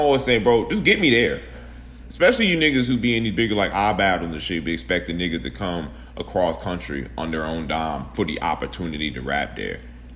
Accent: Charlotte, North Carolina, United States; Like, I came in from Charlotte, so I was going to all these leagues. But when I go back to Charlotte, they're not seeing the BS I went through going to these bigger leagues.

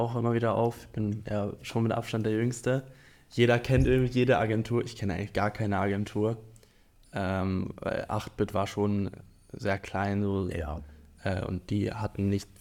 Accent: Coburg, Bavaria, Germany; 19 Jahre alt. Ich habe beim Medienredaktor jetzt als Softwareentwickler, Webentwickler angefangen. Ich komme aus Coburg.

